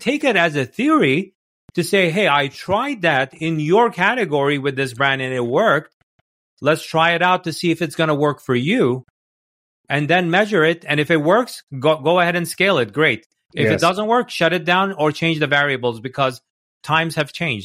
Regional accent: New York, United States; I'm from New York, so I have a BS antenna radar.

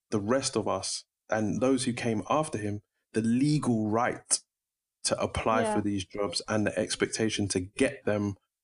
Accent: Brixton, London, United Kingdom; born there; I was born in Brixton. You know, everybody, my dad had a record shop in Brixton. Everybody I knew who was working was of color or Caribbean.

